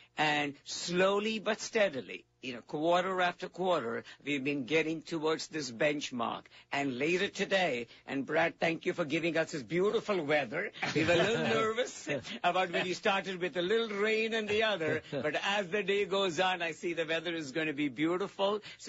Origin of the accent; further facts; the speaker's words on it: India; now in United States; I was growing up in India